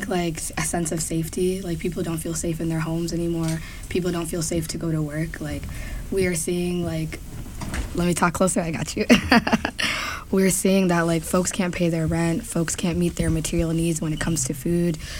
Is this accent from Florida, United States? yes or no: no; Minneapolis, Minnesota, United States; I use she, her pronouns. I grew up in Southside, Minneapolis, right across the street from Somali Mall.